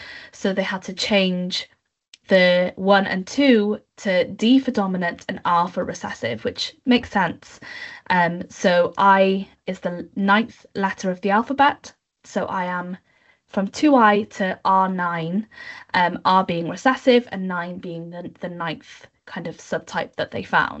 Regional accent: Cardiff, Wales, United Kingdom; I'm Welsh, which is a big part of my identity. So born and bred in Cardiff, the capital city of Wales.

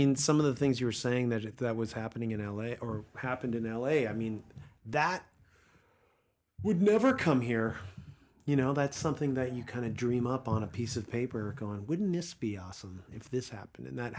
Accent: East Coast, United States; Growing up on the East Coast and the subways and everything, that to me is another world.

